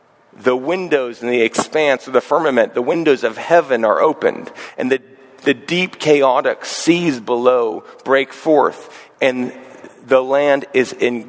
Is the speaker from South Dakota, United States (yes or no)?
no; Houston, Texas, United States; I grew up in Houston, Texas, my hometown. We saw, when I was in high school, a massive flood.